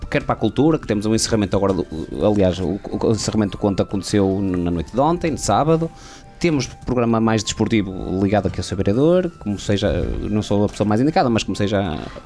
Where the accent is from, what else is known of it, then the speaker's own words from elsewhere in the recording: Póvoa, Portugal; Sou da Póvoa